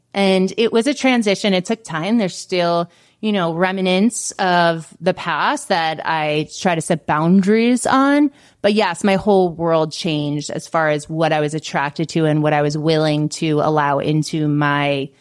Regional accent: New York, United States; moved away as an adult; now in Florida, United States; So I came from New York and then I moved to Florida at age 34.

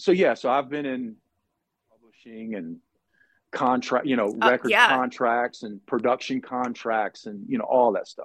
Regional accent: Florida, United States; now in Nashville, United States; I grew up in Florida, South Florida, and I got into all these Latin musics

